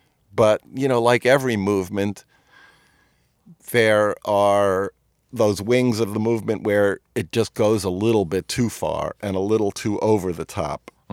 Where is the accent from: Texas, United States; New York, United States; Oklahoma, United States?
New York, United States; you know, I grew up in New York, and I had skipped a grade, and my mom didn't want me to go quite that far away.